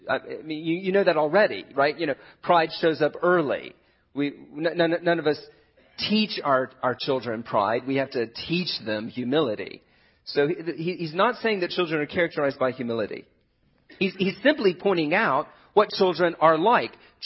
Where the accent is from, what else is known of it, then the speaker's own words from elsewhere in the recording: East Coast, United States; But growing up on the East Coast, I mean, I love Disney World.